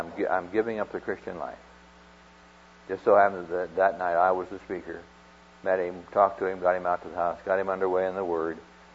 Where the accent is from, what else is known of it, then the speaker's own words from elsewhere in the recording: Midwest, United States; And so I reminded him that I was from the Midwest. I knew the language and everything.